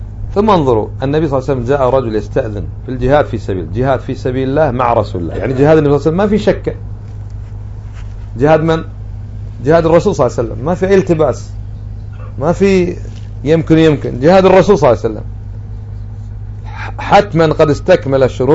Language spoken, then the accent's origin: Arabic; Kuwait; من خاصة عندنا بالكويت احنا الكويت